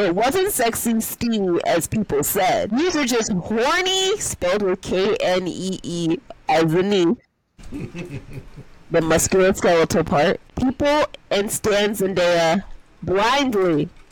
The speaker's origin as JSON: {"language": "English", "town": "Chicago", "region": "Illinois", "country": "United States", "said": "I'm from Chicago at that. The water's like green."}